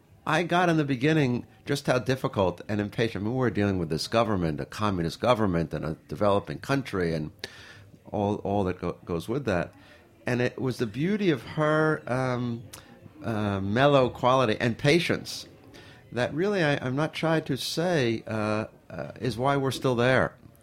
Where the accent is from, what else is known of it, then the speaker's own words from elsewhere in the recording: New York, United States; And as I'm not shy to tell, you can probably tell I'm a New Yorker, born and raised, and I benefit and suffer from all that goes with that.